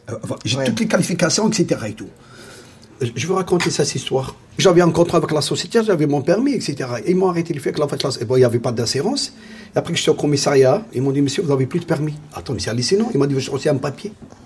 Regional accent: France; born there; Voilà, je suis né en France.

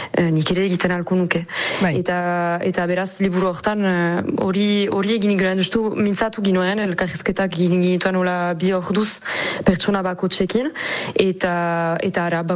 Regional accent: Aldudes, Nouvelle-Aquitaine, France; moved away as an adult; ni alduda janiz sortzez, eta gero joan nintzen aldudetik be ikasketak egiteko

